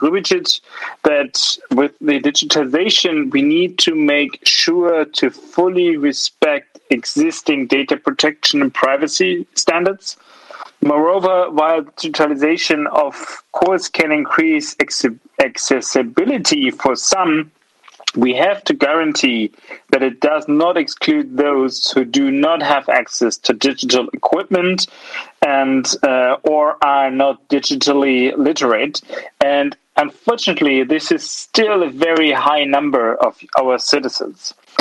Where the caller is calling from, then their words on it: Germany; I'm connecting today from Germany.